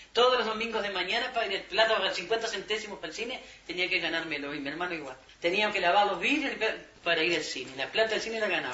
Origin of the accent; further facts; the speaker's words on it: Treinta y Tres, Uruguay; Desde chiquita, nosotros toda la vida nacimos prácticamente en el Olimar, los primeros baños creo que nos dieron en el Olimar. Siempre, todas las 33 es sagrado